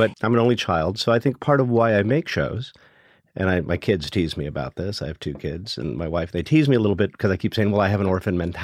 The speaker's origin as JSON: {"language": "English", "region": "Hawaii", "country": "United States", "tie": "born or raised there", "said": "I was born and raised in Hawaii, and I grew up around a TV studio because my mother worked for CBS affiliate."}